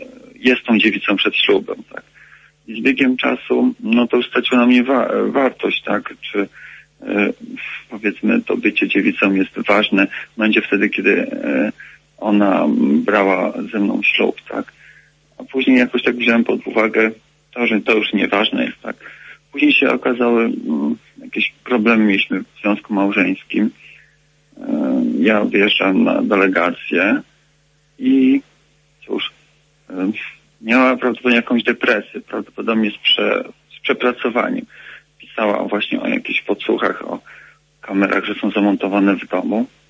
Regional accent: southern Poland, Poland; also born or lived in Warsaw; ja jestem gdzieś tam z południa Polski

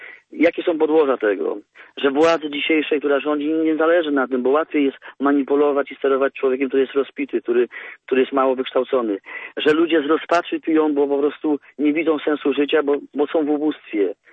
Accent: Subcarpathian Voivodeship, Poland; Ja po prostu pochodzę z środowiska ciężkiego i kiedy dzisiaj wracam do swojej miejscowości, bo mieszkałem w województwie tarnowrzeckim, byłem

